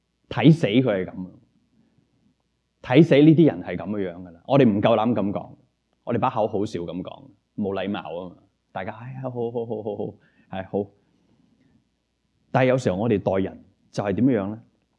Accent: China; 可能我哋中国人都会有一句说话讲话

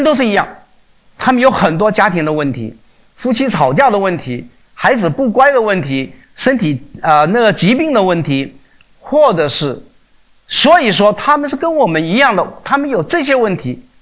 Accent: China; 我们中国人呢，可以开始来恢复啊

